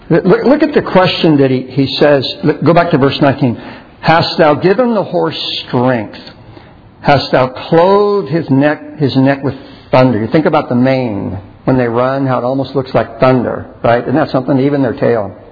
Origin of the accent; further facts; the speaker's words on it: San Antonio, Texas, United States; But growing up in San Antonio and so forth, we had some people in school that they had some horses.